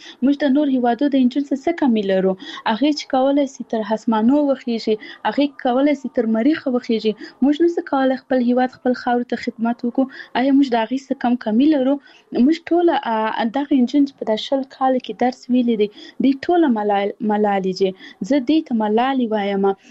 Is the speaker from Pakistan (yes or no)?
no; Paktia, Afghanistan; اول زه خپل د پکتیا ولایت یم، زه د یو کلی یم